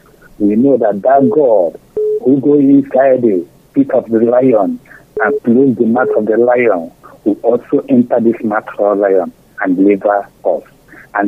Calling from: Iguacha, Nigeria; I'm calling from Iguacha.

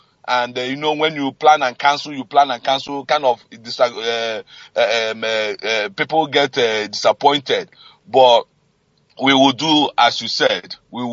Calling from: Dublin, Leinster, Ireland; I'm calling from Dublin, Ireland.

